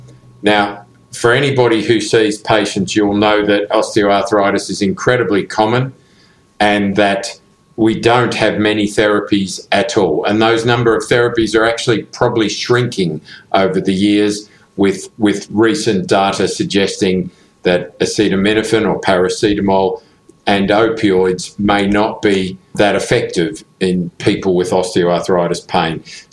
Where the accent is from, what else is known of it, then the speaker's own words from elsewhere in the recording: Leeds, Yorkshire and the Humber, United Kingdom; I'm a rheumatologist from Leeds in the UK.